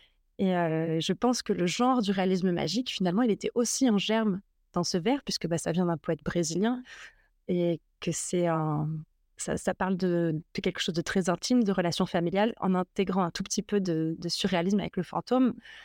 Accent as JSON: {"language": "French", "town": "Antibes", "region": "Provence-Alpes-Côte d'Azur", "country": "France", "tie": "born or raised there", "also_born_or_lived": "Grasse", "said": "Moi, je suis née à Grasse, j'ai grandi à Antibes, j'ai fait mes études à Nice."}